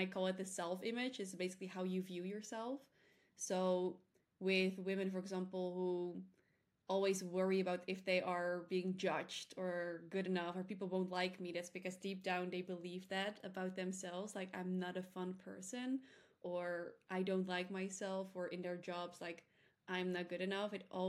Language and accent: English; Netherlands; And as you said … from the Netherlands.